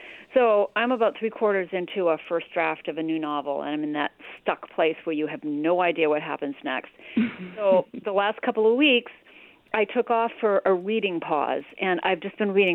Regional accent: Mexico, Maine, United States; And she's writing about Mexico, Maine, which is also my hometown

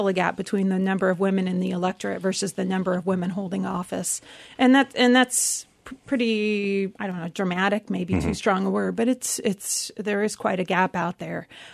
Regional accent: Kansas, United States; When I was growing up in Kansas, the first woman senator in Kansas was Nancy Lyndon Kassebaum.

